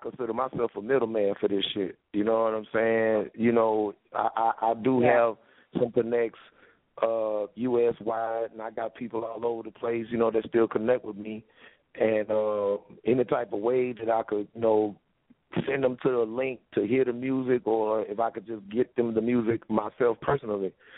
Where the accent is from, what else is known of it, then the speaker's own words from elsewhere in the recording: Biloxi, Mississippi, United States; Okay, I'm from Biloxi, Mississippi. Born and raised on the Mississippi Gulf Coast, 228 area code.